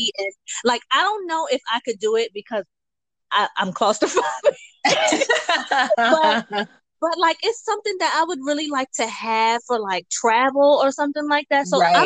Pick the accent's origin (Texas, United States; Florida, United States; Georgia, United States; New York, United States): New York, United States; Yeah, I feel you on that because I'm from New York. So, you know, we don't get very much space.